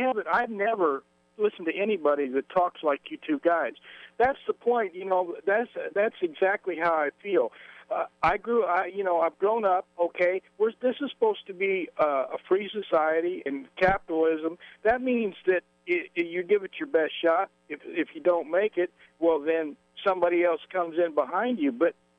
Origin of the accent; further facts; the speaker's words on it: Detroit, Michigan, United States; also born or lived in Kansas City; And like I said, and I was also raised in Detroit. I was born in Kansas City and was raised in Detroit, so I saw an economy when I was growing up.